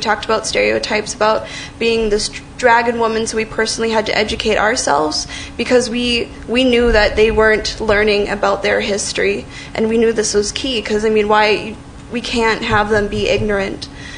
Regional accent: St. Cloud, Minnesota, United States; growing up in St. Cloud, yes, I was aware that I was a person of color, clearly.

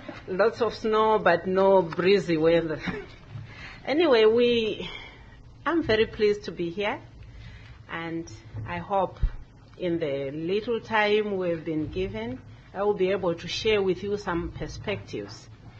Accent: Zimbabwe; now in United States; from Zimbabwe. I came to the U.S. last year in July, so this is my first winter here.

